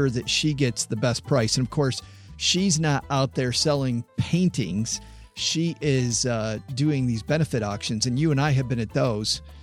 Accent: Michigan, United States; So I'm from Southwest Michigan, which means, Lydia, when I hear about an auctioneer, I think somebody's farm went under

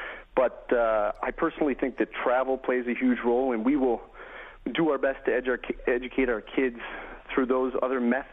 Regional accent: Buffalo, New York, United States; Well, my parents are from the New York City area. I was raised in Buffalo and I moved to New York City after grad school. Spent about 10 years there in the wine industry.

